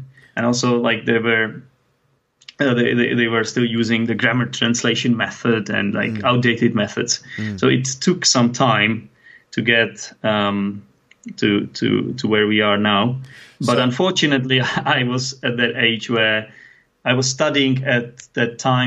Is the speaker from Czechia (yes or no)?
yes; Czechia; first language Czech; English is a second language; And basically, we were just talking about English in Czech, which is my native language.